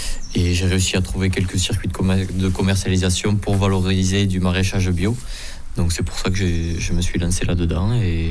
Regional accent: Verfeil-sur-Seille, France; Je suis originaire de Verfeil-sur-Seille, mes parents sont d'ici, mon père est agriculteur sur la commune de Ginal. Et donc voilà, moi j'ai racheté une propriété il y a 2 ans pour m'installer de mon côté et développer le maraîchage bio.

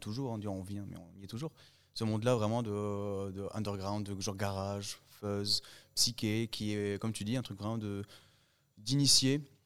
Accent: Tunisia; now in Toulouse, France; on est installé à Toulouse, mais moi, à la base, je suis de Tunisie. Je suis né en Tunisie, je me suis installé en France pour mes études. Donc, je suis arrivé à 18 ans, donc je suis franco-tunisien, et je m'étais installé à Toulouse.

